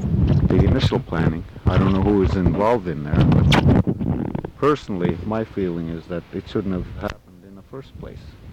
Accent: Akiak, Alaska, United States; And I was born and raised in Akiak. I'm a native from this land, and I live off the land.

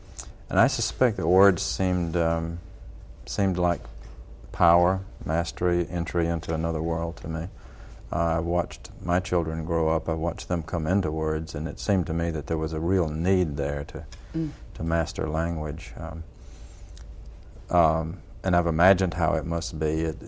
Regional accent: Mississippi, United States; I grew up basically in Mississippi, and by and large most of the formative years in the Mississippi Delta.

